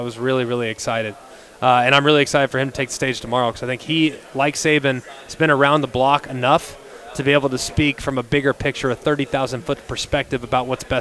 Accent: Texas, United States; also born or lived in California; I am originally from California, but grew up in Texas for most of my adolescent years.

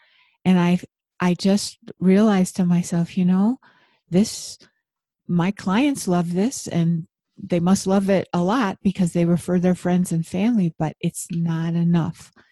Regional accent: Buffalo, New York, United States; And I grew up in Buffalo where there's a lot of snow.

